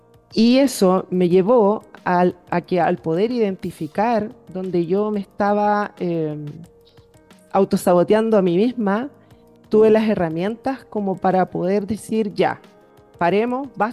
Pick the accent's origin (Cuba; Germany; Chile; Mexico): Chile; quizás nosotros como Chile, como chilenos, no estamos tan mal como el resto de Latinoamérica